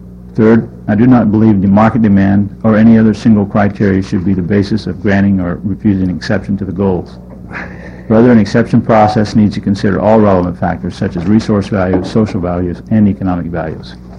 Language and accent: English; Salem, Oregon, United States; I was born in Salem and resided in Oregon for 35 of my 38 years.